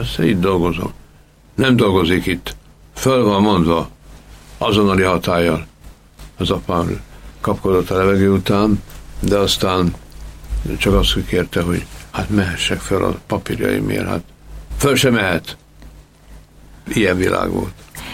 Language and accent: Hungarian; Ács, Komárom-Esztergom, Hungary; egész 45-ig Ácson voltak, és ott is nőttem föl, ott nőttem fel az általános iskolát.